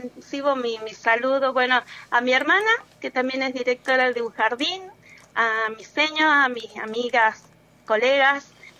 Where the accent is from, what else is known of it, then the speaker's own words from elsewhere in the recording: Banda del Río Salí, Tucumán, Argentina; now in San Miguel de Tucumán, Argentina; Sí, vivo acá en Capital, en realidad... me crié en Banda de Río Salí y bueno, me voy todos los días a mi escuelita allá a Burruyacú.